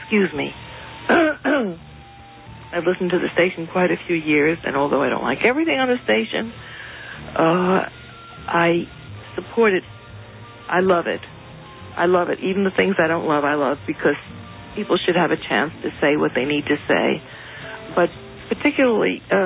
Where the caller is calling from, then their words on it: Manhattan, New York, United States; Manhattan.